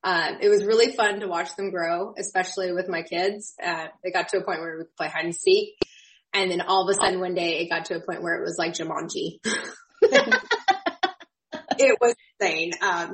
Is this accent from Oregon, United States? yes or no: yes; St. Paul, Oregon, United States; also born or lived in England; So I am originally from St. Paul, Oregon. My family has been farming there for generations.